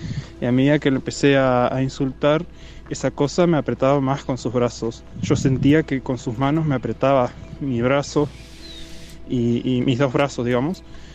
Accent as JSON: {"language": "Spanish", "country": "Argentina", "said": "de Argentina"}